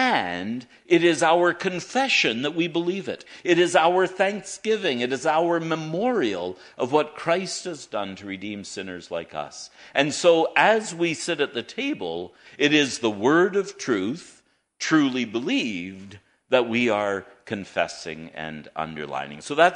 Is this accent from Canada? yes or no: yes; Kapuskasing, Ontario, Canada; You might have heard that I grew up in Kapuskasing.